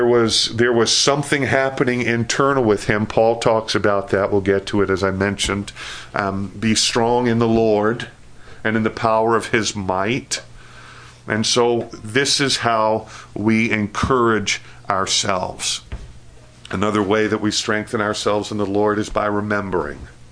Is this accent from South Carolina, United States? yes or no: no; Floral Park, New York, United States; That was the church I grew up in Floral Park, New York.